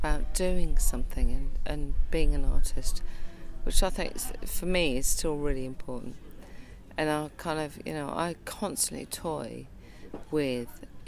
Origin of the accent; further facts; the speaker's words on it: Salisbury, South West England, United Kingdom; And I grew up in Thatcher's Britain. Yeah. I grew up in Salisbury, which was near Stonehenge.